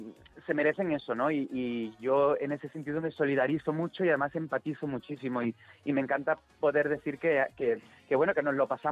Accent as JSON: {"language": "Spanish", "town": "Chiclana de la Frontera", "region": "Andalusia", "country": "Spain", "tie": "born or raised there", "lives_now": "Madrid, Spain", "said": "yo me he criado en Andalucía, aunque vivo en Madrid."}